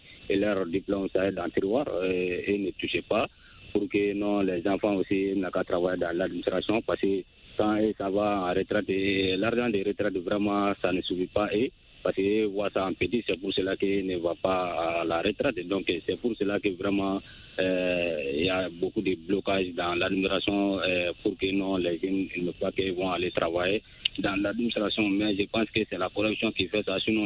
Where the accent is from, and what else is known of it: Mali; born or raised there